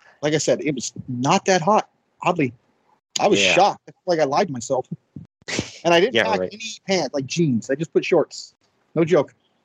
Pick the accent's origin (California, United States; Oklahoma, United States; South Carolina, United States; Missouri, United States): California, United States; I'm from California. It's all I wear.